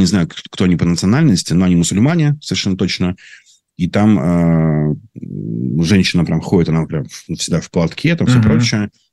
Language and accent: Russian; Saint Petersburg, Russia; also born or lived in Uzbekistan / Tajikistan; я хоть и коренной ленинградец, петербуржец, да, тем не менее для меня Средняя Азия – это моя, ну, вторая родина. Узбекистан, Таджикистан – это моя вторая родина. Я там вырос в этих республиках